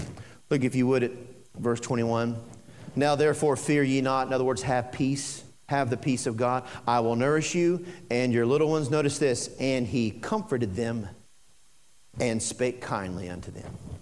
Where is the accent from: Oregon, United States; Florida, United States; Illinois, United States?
Florida, United States; You know, I grew up in Florida.